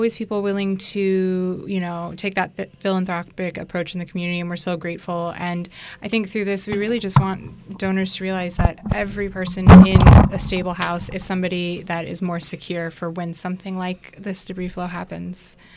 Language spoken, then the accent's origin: English; Santa Barbara, California, United States; I grew up here in Santa Barbara